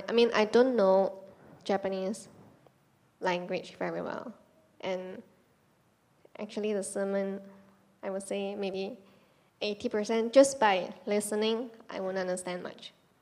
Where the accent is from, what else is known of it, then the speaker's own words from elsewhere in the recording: Malaysia; moved away as an adult; because I'm a Malaysian too, so I came here 2 years ago